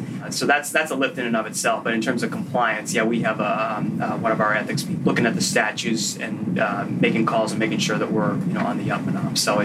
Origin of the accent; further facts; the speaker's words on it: Marlborough, Massachusetts, United States; I grew up in Marlborough, Massachusetts.